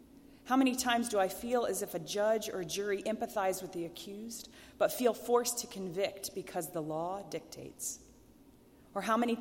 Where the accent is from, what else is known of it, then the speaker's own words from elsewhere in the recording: Fort Wayne, Indiana, United States; And I was from Fort Wayne, Indiana, and wasn't impressed by the pomp at all.